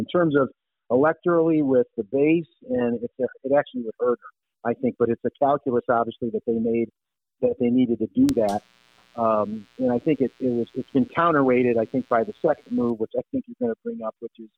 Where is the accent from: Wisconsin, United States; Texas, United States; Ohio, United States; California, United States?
Ohio, United States; Lyndhurst; where I grew up in Lyndhurst, Ohio, was actually my parents' old house councilman.